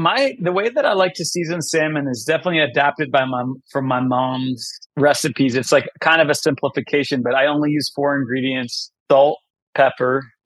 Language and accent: English; United States; born there; I was born in 83 in America. I'm the only person in my family who was born in America